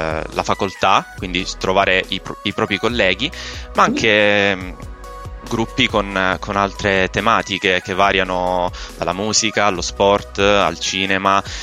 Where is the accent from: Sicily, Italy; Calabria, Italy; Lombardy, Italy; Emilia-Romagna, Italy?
Calabria, Italy; Io sono calabrese, vengo da un paesino in provincia di Reggio Calabria.